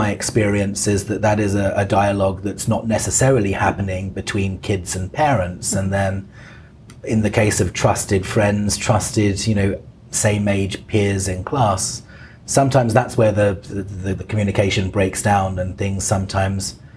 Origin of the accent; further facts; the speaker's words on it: England, United Kingdom; Well, I'm English.